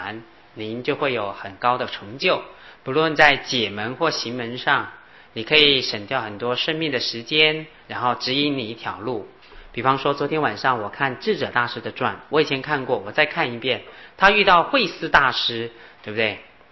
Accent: China; 其实我们中国人呢、思考模式里面呢、都是帝王思想。因为我三四年都没有回国

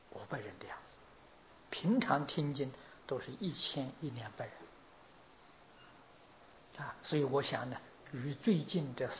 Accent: China; 就是我们中国人常讲一刹那，一刹那的时间。

